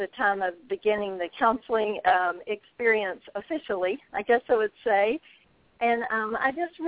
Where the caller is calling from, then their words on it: Des Moines, Iowa, United States; I'm calling from Des Moines, Iowa.